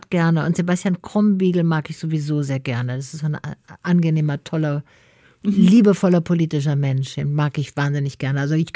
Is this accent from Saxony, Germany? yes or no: no; Berlin, Germany; Türkisch finde ich gerade als Berlinerin könnte man